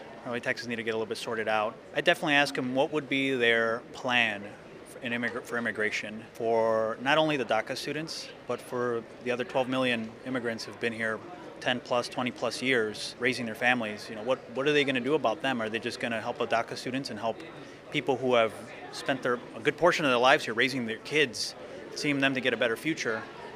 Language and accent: English; Chicago, Illinois, United States; I'm an electrical and computer engineering major, and I'm from Chicago, Illinois.